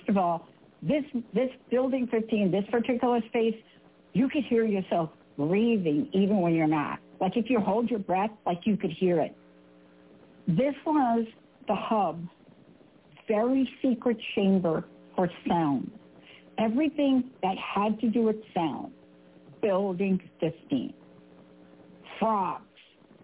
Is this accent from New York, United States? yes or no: yes; Bronx, New York, United States; Growing up in the Bronx, like, my dad, hello, backyard, once upon a time when we actually moved from where we lived in the projects, we had a backyard.